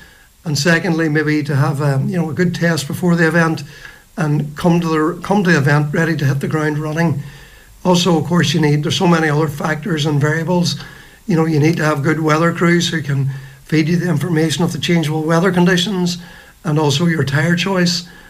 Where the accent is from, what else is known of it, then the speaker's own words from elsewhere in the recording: Letterkenny, County Donegal, Ireland; I'm very much a local here, born and reared in Letterkenny, or born and raised in Letterkenny.